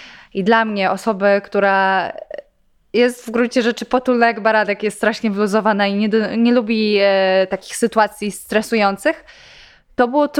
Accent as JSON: {"language": "Polish", "town": "Warsaw", "region": "Masovian Voivodeship", "country": "Poland", "tie": "born or raised there", "said": "ja uważam, że mam bardzo dużo szczęścia, że pochodzę z Warszawy, że się tu urodziłam"}